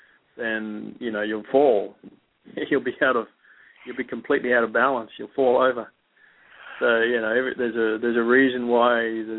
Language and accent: English; Australia; accent: Australian; And, you know, I come with my own accent. I've got an Aussie accent, as you can tell, and it doesn't matter.